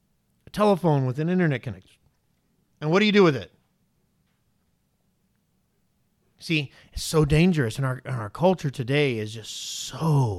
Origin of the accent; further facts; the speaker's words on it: United States; No, let them think I'm Canadian or something. Don't let them think and I'm from the States.